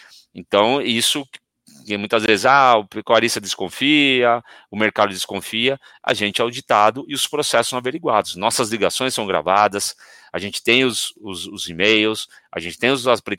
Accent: Piracicaba, São Paulo, Brazil; sou aqui de Piracicaba, a turma fala que eu não quis sair da barra da saia da minha mãe, né? Sou nascido aqui

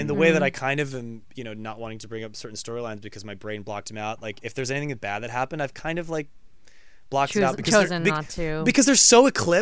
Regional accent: San Francisco, California, United States; now in Los Angeles, United States; a fun like pilgrimage I would make growing up in San Francisco to San Diego to go to Comic-Con.

